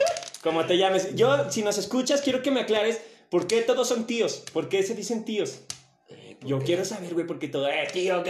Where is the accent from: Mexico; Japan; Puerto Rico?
Mexico; Estoy muy orgulloso de estar moreno. Claro que sí, porque somos los mexicanos reales.